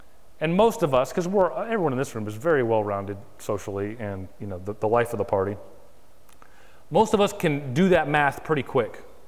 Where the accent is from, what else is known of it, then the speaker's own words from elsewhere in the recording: Florida, United States; I don't speak a word of Spanish. I grew up down in South Florida, and so in high school, I was very smart and took French.